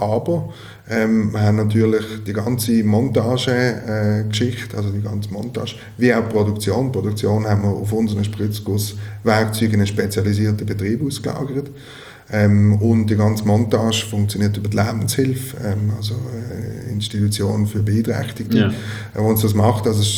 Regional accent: Switzerland; wo man vielleicht als Schweizer, wenn man jetzt nicht wahnsinnig offen ist

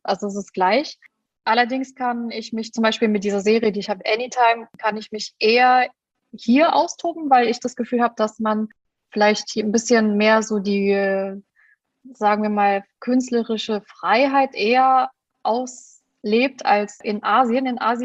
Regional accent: Saarland, Germany; meine Heimat ist ja das Saarland, da wo auch meine Eltern sind.

